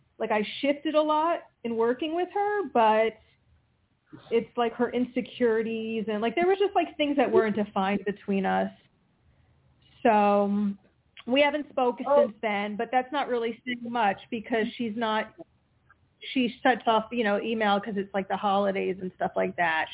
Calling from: Pennsylvania, United States; I'm calling from Pennsylvania.

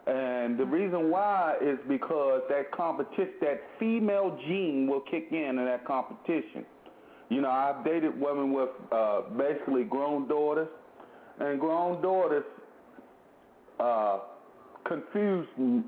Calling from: Clinton, Maryland, United States; I'm calling from Clinton, PG County, Maryland.

